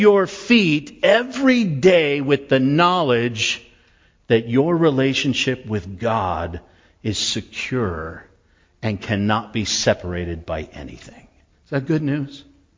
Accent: Nevada, United States; I grew up in Northern Nevada, where Mormonism is very prevalent.

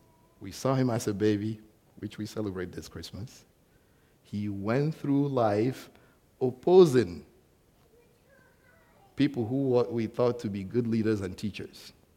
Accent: Nigeria; I'm from Nigeria

